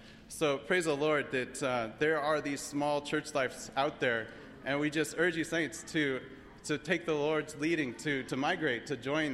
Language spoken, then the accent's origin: English; California, United States; So we were in California. I grew up in California.